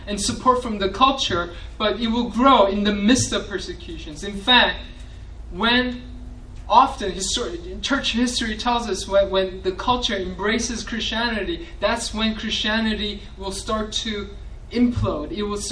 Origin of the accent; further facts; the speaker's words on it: New York, United States; I grew up in New York, and there are all kinds of false teachers and false prophets.